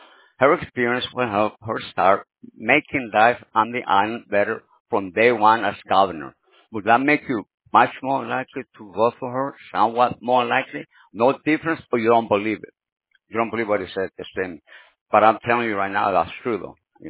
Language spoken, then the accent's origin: English; El Salvador; But I'm beginning to, like, at my age, I'm saying, I'm from El Salvador, and they have a great president.